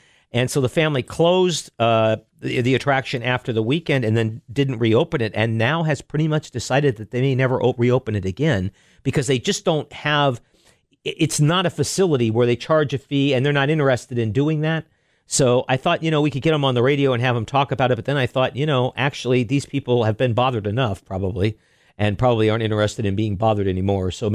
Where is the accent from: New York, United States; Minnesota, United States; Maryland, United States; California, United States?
California, United States; Sacramento; But of course, we're all from Sacramento, and we were coming back here for 2 weeks of ick or 2 months of ick.